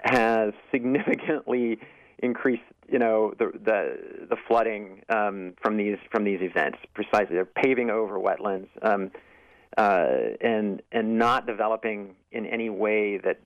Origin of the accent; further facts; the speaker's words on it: California, United States; I mean, you wouldn't know it from my accent. I've lived in the Northeast for 30 years, and I grew up in California, but my whole family is from Texas.